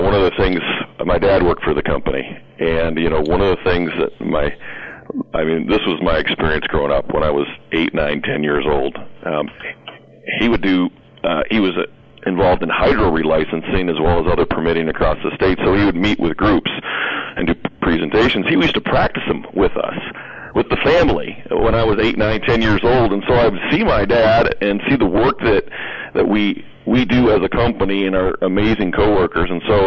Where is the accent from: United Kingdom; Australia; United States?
United States; Concord, Michigan; I'm originally from the Jackson area, and have been back here in the Jackson area since 2003. But grew up out toward the Concord Horton area. Went to Concord schools out there